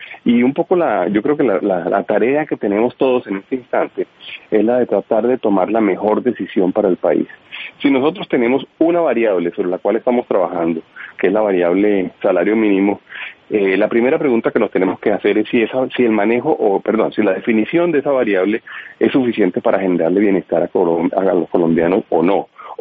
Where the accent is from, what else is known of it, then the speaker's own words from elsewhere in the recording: Colombia; lo que tenemos es un mercado laboral que no nos permite, como colombianos, como país, como economía, generar suficientes empleos